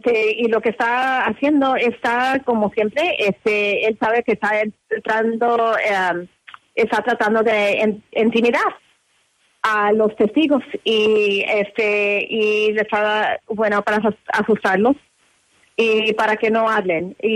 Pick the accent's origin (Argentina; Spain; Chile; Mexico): Mexico; Spanish is a second language; fue mi primer lenguaje cuando crecí, pero mi mamá es mexicana, es de León, Guanajuato. Soy mexicana.